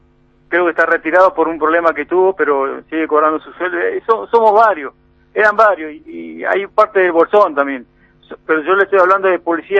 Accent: Bariloche, Río Negro, Argentina; Y si yo conozco Bariloche, me crié en Bariloche, conozco todos los barrios, sé quién es quién.

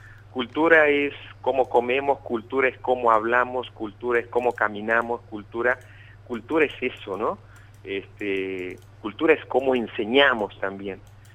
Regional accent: Santiago del Estero, Argentina; para nosotros que somos de aquí de Santiago del Estero y vamos a mostrar nuestra cultura en otros puntos del país

